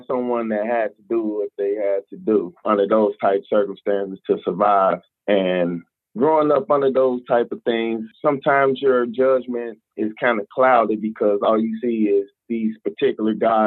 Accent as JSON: {"language": "English", "town": "Chicago", "region": "Illinois", "country": "United States", "tie": "born or raised there", "said": "Oh, I grew up in the South Side of Chicago, pretty much in a poverty area. I grew up in an Ida B. Wells home project, then I further moved to like 61st and like Cottage Grove, which is considered the Woodlawn area."}